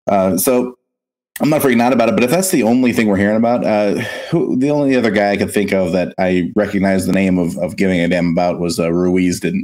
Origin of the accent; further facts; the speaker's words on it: Los Angeles, California, United States; I'm from Los Angeles, guys.